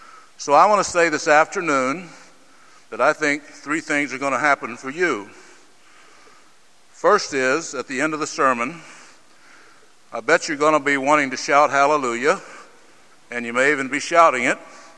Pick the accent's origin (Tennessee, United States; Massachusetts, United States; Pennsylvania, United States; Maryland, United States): Tennessee, United States; Be sure you tell them I'm from Tennessee.